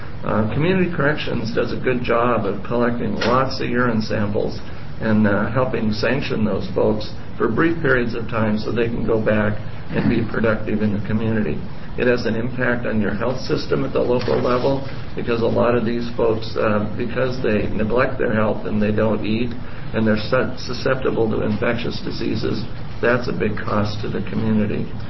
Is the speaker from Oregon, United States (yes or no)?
yes; Oregon, United States; I'm from Yamhill County.